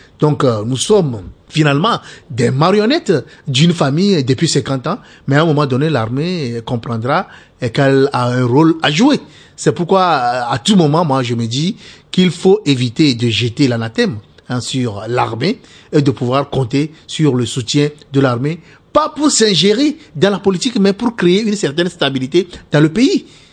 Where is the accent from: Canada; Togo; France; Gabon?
Togo; on va appeler l'opposition, l'opposition, nous sommes tous des Togolais, on va se comprendre entre nous.